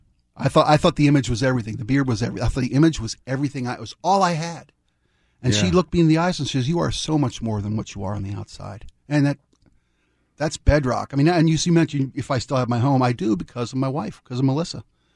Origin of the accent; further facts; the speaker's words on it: Ireland; but I did mention that I'm Irish and I'm halfway into a fifth of Jameson since we started.